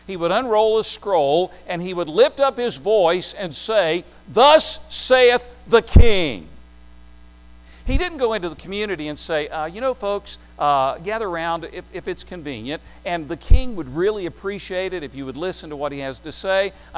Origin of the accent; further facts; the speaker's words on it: Tennessee, United States; I grew up in East Tennessee, and there were a lot of mountain preachers there that didn't have a lot of good content.